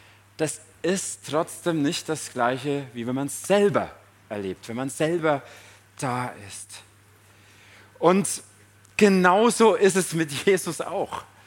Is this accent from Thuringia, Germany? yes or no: no; Schweinfurt, Bavaria, Germany; aber ich bin in Schweinfurt aufgewachsen, also nicht weit weg von hier.